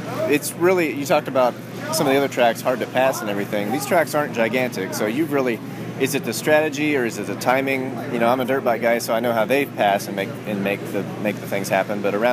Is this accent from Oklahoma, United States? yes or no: yes; Tulsa, Oklahoma, United States; Sadly, I'm born and raised in Tulsa, and I've never been over here to this thing